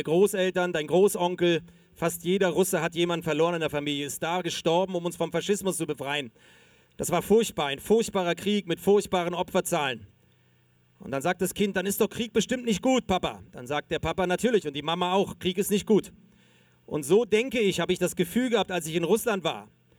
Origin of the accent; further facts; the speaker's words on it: East Germany, Germany; ich komme ja aus der DDR, aus dem Osten damals, habe deswegen noch ein bisschen Russisch gelernt